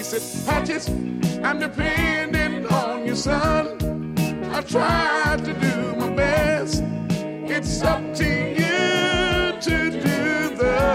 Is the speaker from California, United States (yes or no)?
no; Alabama, United States; I was born and raised in Alabama on a farm way back up in the woods.